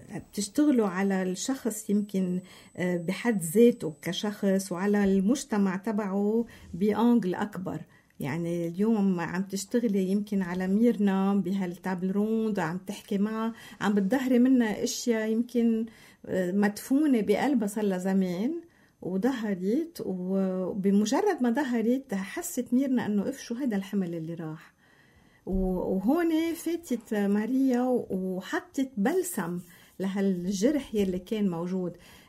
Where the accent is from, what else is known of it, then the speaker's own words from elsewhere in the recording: Lebanon; نحن كلبنانيين